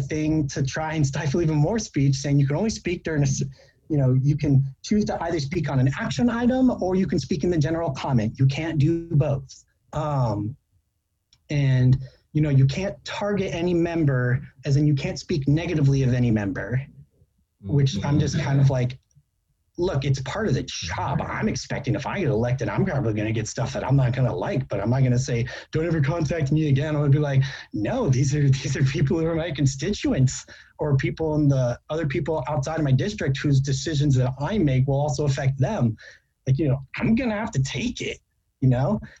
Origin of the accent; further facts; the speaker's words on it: Ogden, Illinois, United States; I'm from Ogden